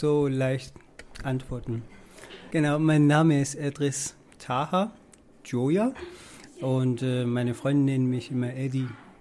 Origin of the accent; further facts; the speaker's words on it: Afghanistan; now in Germany; Ich komme ursprünglich aus Afghanistan.